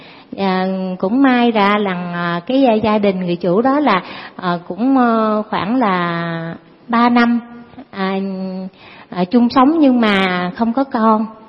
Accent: Cu Chi, Ho Chi Minh City, Vietnam; cụ thể là đến cái quê hương của tôi đang sống, đó là Củ Chi các bạn. Tôi ở huyện Củ Chi

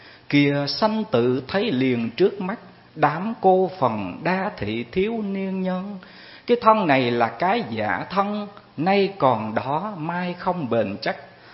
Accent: Bình Định, Vietnam; Chúng tôi người Bình Định xứ nẩu khô lắm, xứ nẩu chỉ có củ mì với khoai lang, không có gì hết.

